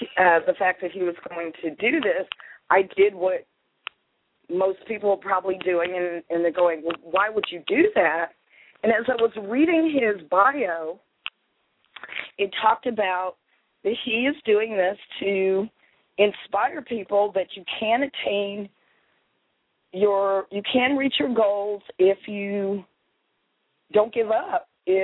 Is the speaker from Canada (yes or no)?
no; Massachusetts, United States; Because I grew up in Massachusetts, I recognized the accent immediately.